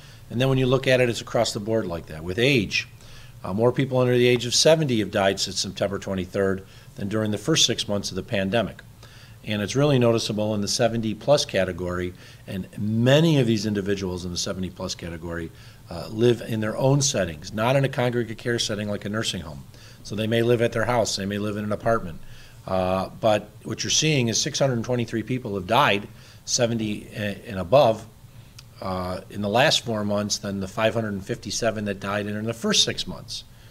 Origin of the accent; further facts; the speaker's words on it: Lackawanna, New York, United States; We still have some communities like my hometown of Lackawanna